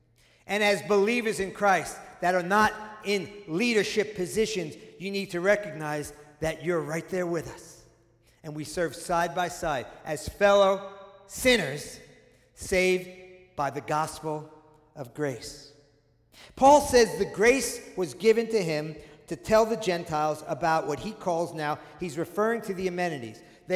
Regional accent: New York City, New York, United States; now in Texas, United States; I mean, you live in Texas, you rarely find Jews here. I grew up in New York City.

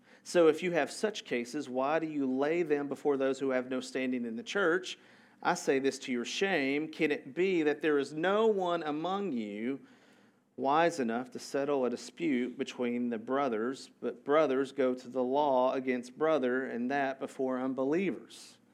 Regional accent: Tennessee, United States; Like, I'm from Tennessee.

